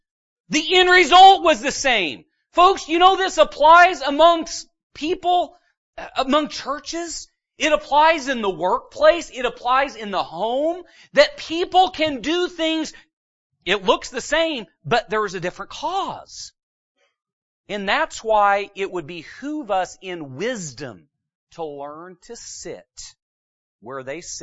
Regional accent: Pacific Northwest, United States; now in Midwest, United States; You know, I grew up in the Northwest and they are different than y'all here in the Midwest.

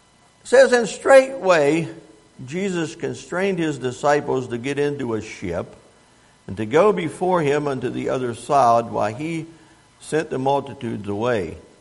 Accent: West Virginia, United States; I grew up in West Virginia, by the way, and I grew up in central West Virginia and spent most of my life in the mountains and around the mountains.

